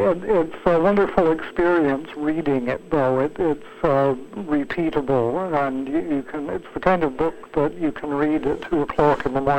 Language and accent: English; Cobourg, Ontario, Canada; also born or lived in Toronto; Well, I was born in Toronto and grew up just east of Toronto in a then small town, Cobourg, and have been in various parts of Canada since then.